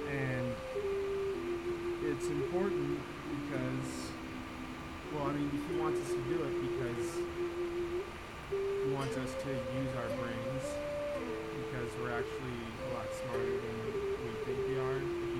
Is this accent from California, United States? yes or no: yes; Altadena, California, United States; So, Altadena is where I grew up my entire life, and I had a good time growing up there.